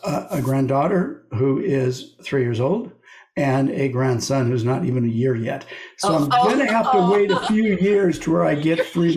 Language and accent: English; Los Angeles, California, United States; You know, there's this old saying in Texas, and I'm not from Texas, I'm from Los Angeles